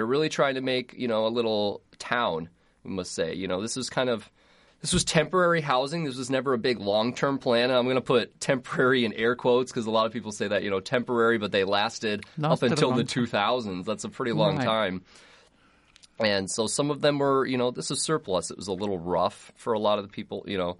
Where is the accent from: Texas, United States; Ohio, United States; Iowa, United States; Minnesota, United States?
Iowa, United States; Ames; I told someone I was from Ames